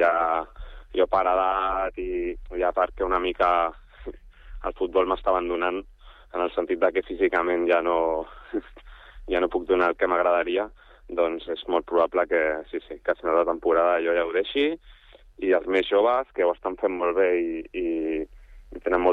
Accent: Sant Cugat del Vallès, Catalonia, Spain; tot el primer equip som gent de Sant Cugat

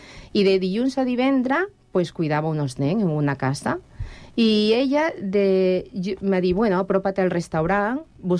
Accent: Ecuador; Catalan is a second language; moved away as an adult; now in Spain; Jo vaig vindre com 21 anys, molt joveneta, des de... Jo soc d'Equador, ¿vale? Me vas vindre aquí a Espanya por amor

